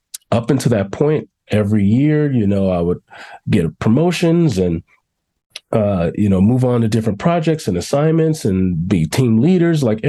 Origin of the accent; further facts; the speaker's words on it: Chicago, Illinois, United States; So the real world for me was, I grew up in Chicago